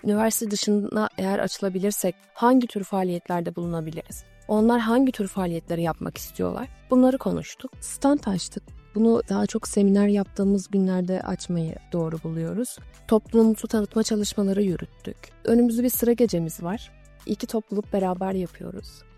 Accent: Edirne, Turkey; Doğma büyüme Edirneliyim ben.

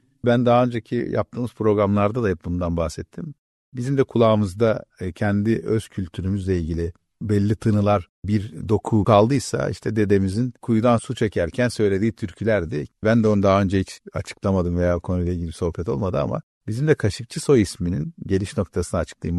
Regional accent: Edirne, Turkey; biz Edineliler olarak tanıyoruz.

